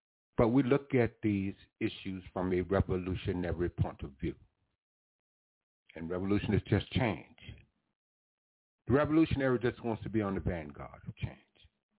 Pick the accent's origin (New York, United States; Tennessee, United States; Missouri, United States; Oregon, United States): Tennessee, United States; Memphis; Tonight, we dedicate this show to my hometown, Memphis, Tennessee, where I was born and raised and married and went to school, secondary school, college, university, University of Memphis. I'm Memphis. My family is in Memphis. My history is in Memphis.